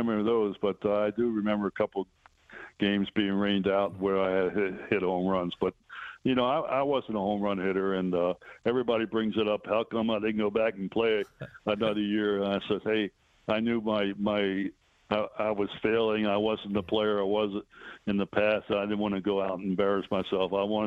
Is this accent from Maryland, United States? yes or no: yes; Baltimore, Maryland, United States; That was in Baltimore, my hometown.